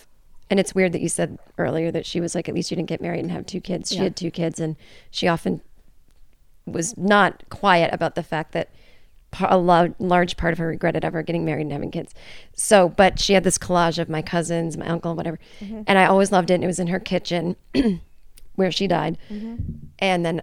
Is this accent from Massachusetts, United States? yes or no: yes; Massachusetts, United States; I swear that's where we're from. We're from Massachusetts.